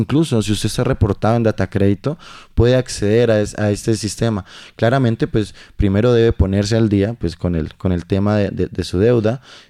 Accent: Colombia; los dueños, como es pública, pues somos todos los colombianos

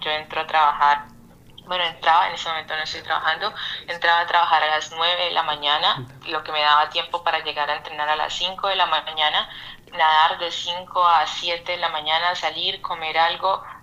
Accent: Santander de Quilichao, Cauca, Colombia; yo nací en el Cauca, soy de Santander de Quilichao, llamo a mi departamento

